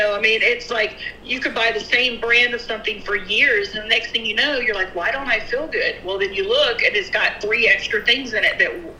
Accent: North Carolina, United States; moved away as an adult; now in Texas, United States; When I left home, you know, I moved from North Carolina to Texas.

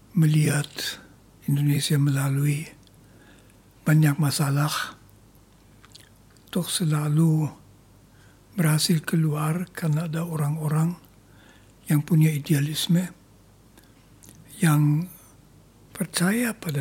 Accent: Germany; Indonesian is a second language; Saya berasal dari Jerman.

